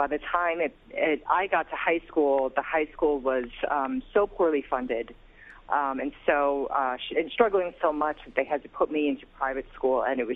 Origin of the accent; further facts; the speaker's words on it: Westbury, New York, United States; I was raised in Westbury, by two parents who had been involved in the civil rights movement, and it was very important to them that we grew up in a racially integrated neighborhood.